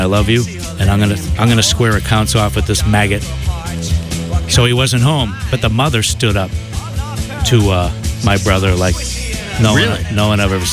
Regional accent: Medford, United States; because I'd say every other day I check the obituaries in my hometown of Medford.

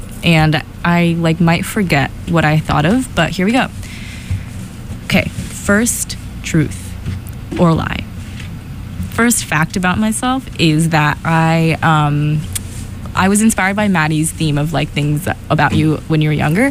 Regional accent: California, United States; born there; I was born in California.

